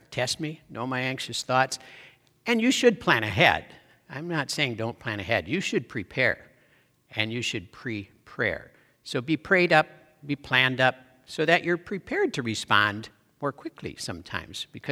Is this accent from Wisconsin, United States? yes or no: yes; Wisconsin, United States; So when I was in high school, growing up in Wisconsin, in the Vince Lombardi years, everybody's a Green Bay Packers fan, right?